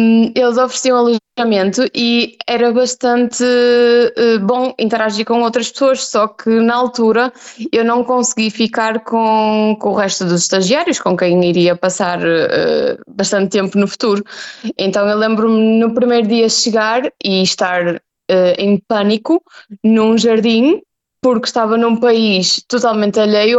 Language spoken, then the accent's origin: Portuguese; Póvoa de Varzim, Porto, Portugal; eu sou do Porto, mais propriamente da Póvoa de Varzim, então eu estou habituada ao mar. E eu vim para uma terra onde não há mar.